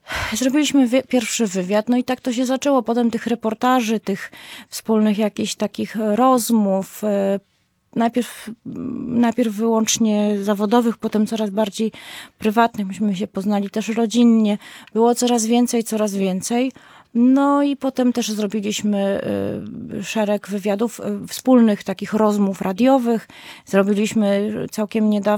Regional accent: Podlaskie Voivodeship, Poland; I tak jako podlasianka po mieczu, ja się wychowałam w dużym stopniu na Podlasiu

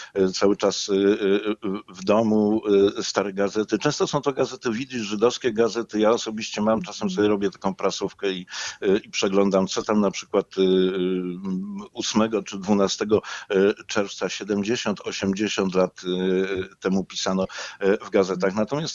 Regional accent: Warsaw, Masovian Voivodeship, Poland; born there; also born or lived in Jerusalem; now in Gdańsk, Poland; urodziłem się w Warszawie. To jesteś z Warszawy? Nie, nie jestem z Warszawy. Jestem teraz z Gdańska. Kiedyś byłem z Warszawy. Kiedyś mieszkałem w Jerozolimie. Wtedy byłem z Jerozolimy.

